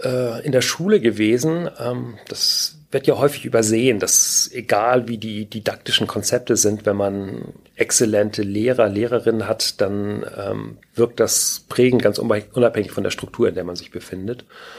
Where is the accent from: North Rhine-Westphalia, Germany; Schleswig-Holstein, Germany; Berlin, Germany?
Schleswig-Holstein, Germany; ich komme aus Schleswig-Holstein